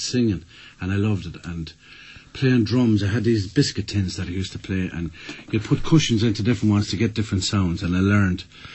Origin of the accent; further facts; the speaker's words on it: Thurles, Tipperary, Ireland; Born in Tipperary, but lived in Thurles.